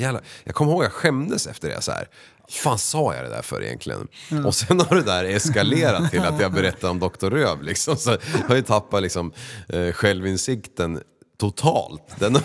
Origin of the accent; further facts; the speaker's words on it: Finland; Jag är finlandssvensk.